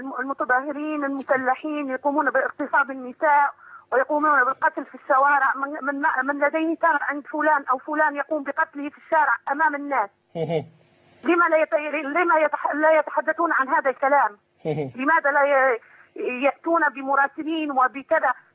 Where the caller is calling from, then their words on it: Zawiya, Zawiya District, Libya; أنا في مدينة الزاوية